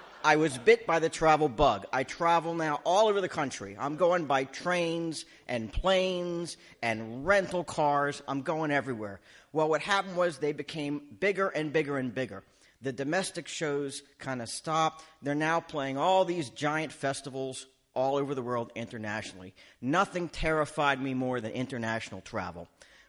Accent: Canada; no, Canadian. I'm from Canada.

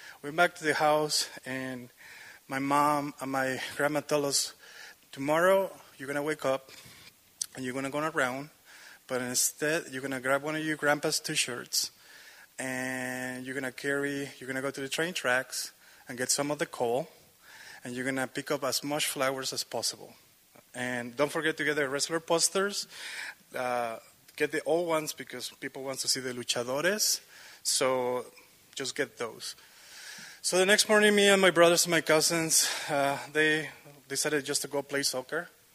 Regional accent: Mexico City, Mexico; also born or lived in Veracruz; I'm from Mexico City originally, and I moved to Veracruz with my mom and my grandma.

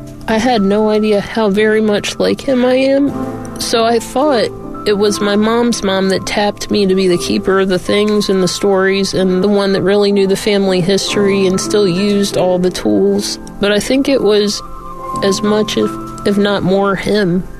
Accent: Dundalk, Maryland, United States; I grew up in Dundalk. My dad and mom, they bought the house across the backyard for my Lumbee grandfather.

